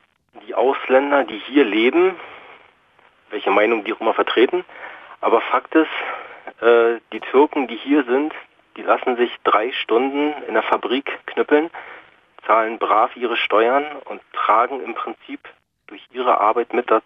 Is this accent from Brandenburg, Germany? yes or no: yes; Prenzlau, Brandenburg, Germany; now in Baden-Württemberg, Germany; ich komme aus Prenzlau, das ist 100 Kilometer nordöstlich von Berlin, kurz vor Stettin, und lebe jetzt quasi seit 5 Jahren in Baden-Württemberg